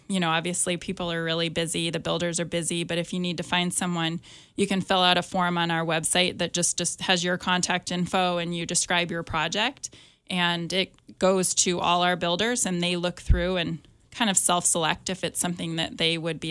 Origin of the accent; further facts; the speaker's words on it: Maine, United States; also born or lived in Massachusetts; Yeah, I grew up in Maine and Massachusetts, and it's actually kind of a lot like here, especially Maine.